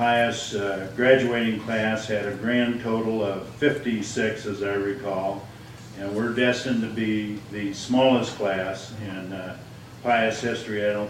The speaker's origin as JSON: {"language": "English", "town": "Lincoln", "region": "Nebraska", "country": "United States", "tie": "born or raised there", "said": "Most of those guys, I grew up in Southeast Lincoln."}